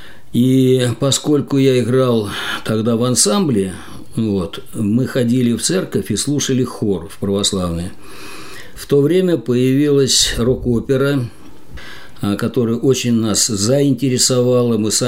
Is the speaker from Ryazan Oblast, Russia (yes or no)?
yes; Ryazan, Ryazan Oblast, Russia; Родился в Рязани, как и все, прекрасная семья, старшая сестра, мама, папа, речники.